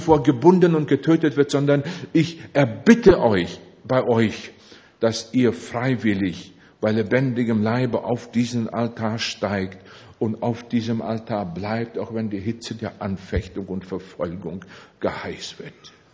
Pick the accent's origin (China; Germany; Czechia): Germany; Miltenberg, Bavaria; Bayreuth und Miltenberg am Main, wo ich herkomme